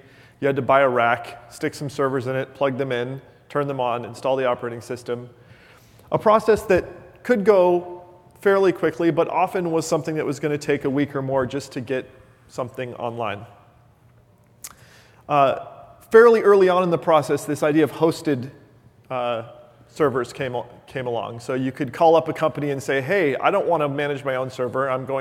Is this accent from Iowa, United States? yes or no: yes; Cedar Rapids, Iowa, United States; Despite the weird name, I'm actually from Iowa.